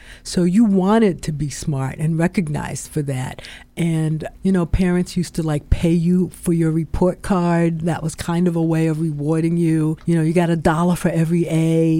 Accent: Baltimore, Maryland, United States; So I grew up in Forest Park, which is Northwest Baltimore.

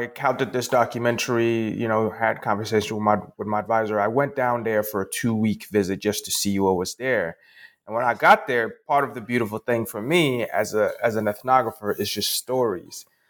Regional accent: Ghana; now in United States; very familiar to me as somebody from the African continent. I'm born and raised in Ghana, West Africa. I was used to people telling single stories of where I'm from.

